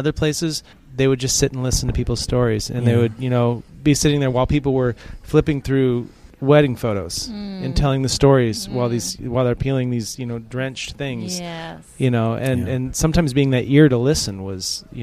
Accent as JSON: {"language": "English", "town": "Seattle", "region": "Washington", "country": "United States", "said": "I'm from Seattle."}